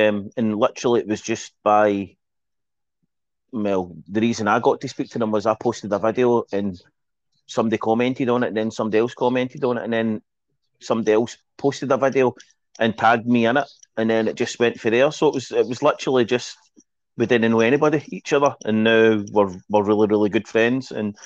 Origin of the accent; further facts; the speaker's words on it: Stevenston, Scotland, United Kingdom; I'm from Stevenson in Ayrshire in Scotland.